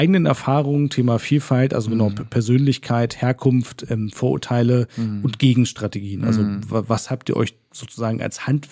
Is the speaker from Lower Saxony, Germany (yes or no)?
yes; Lower Saxony, Germany; born there; Ich so, bin hier gebürtig aus Niedersachsen.